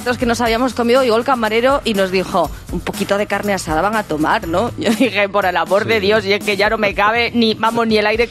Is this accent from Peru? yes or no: no; Galicia, Spain; Yo que soy gallega, lo peor que te puede pasar en una boda en Galicia es que la gente salga con hambre del banquete.